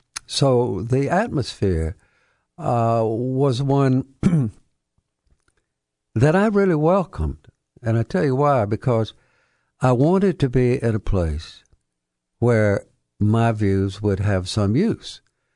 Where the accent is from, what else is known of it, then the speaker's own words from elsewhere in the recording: Alabama, United States; in the Deep South, in my home state of Alabama and my wife's home state of South Carolina.